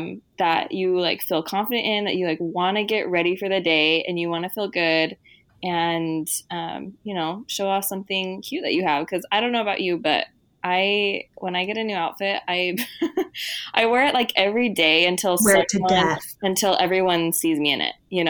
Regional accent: Utah, United States; now in San Diego, United States; we live in San Diego right now, and we're originally from Utah.

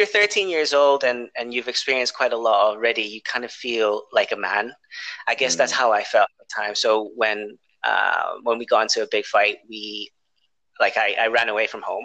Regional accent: England, United Kingdom; born there; also born or lived in Indonesia; So, I was born in England. From a biological dad who was British, and a mother who was Indonesian. And as a kid, as a baby, I moved to Indonesia until I was about 5 years old.

